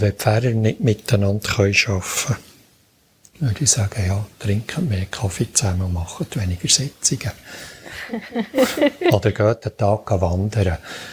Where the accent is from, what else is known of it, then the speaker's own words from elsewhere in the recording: Bern, Switzerland; dann darf ich auch als Berner noch ein bisschen mehr Geduld haben.